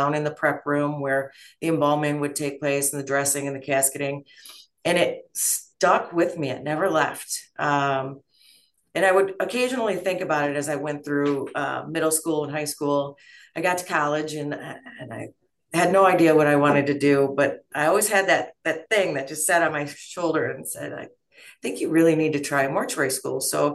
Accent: Illinois, United States; So I was born and raised in Winnebago County.

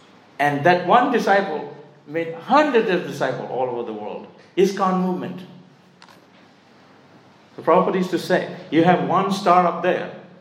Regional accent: Mayapur, West Bengal, India; English is a second language; I was brought up in Mayapur. I've seen stars all the time. There's stars, there's blue sky everywhere in Mayapur.

